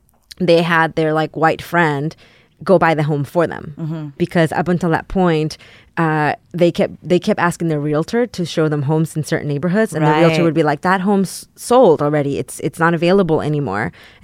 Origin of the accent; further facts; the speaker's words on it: San Antonio, Texas, United States; So first of all, I grew up in San Antonio, Texas